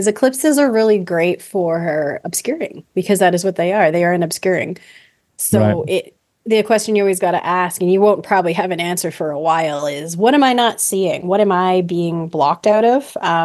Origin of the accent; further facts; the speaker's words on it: Edmonton, Alberta, Canada; So, I mean, I'm from Edmonton. I still live in Edmonton.